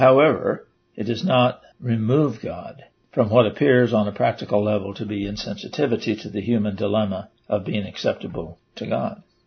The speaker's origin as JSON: {"language": "English", "region": "Michigan", "country": "United States", "said": "In my home state of Michigan, we have towns named Paradise and Hell"}